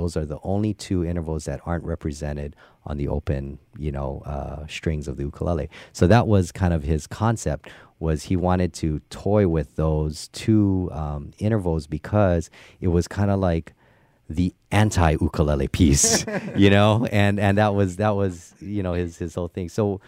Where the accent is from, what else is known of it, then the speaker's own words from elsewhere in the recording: Hawaii, United States; just it's something that like we, you know, I grew up doing in Hawaii.